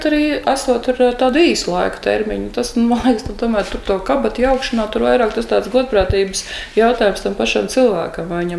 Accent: Jelgava, Zemgale, Latvia; biju tāda nakšu pārgulētāja Jelgavā un man lielākā dienas daļa bijusi Rīgā. Tā kā, nu, jā, es esmu jelgavniece

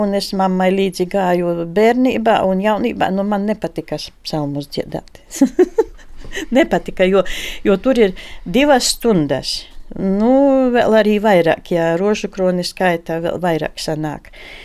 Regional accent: Medņeva, Balvi Municipality, Latvia; Un tā kā nu, manā dzimtajā ciemā Medņevā tur vairs nav kam dziedāt, tad mēs arī vod par Medņevas un lodumas mirušajiem dziedam psalmus.

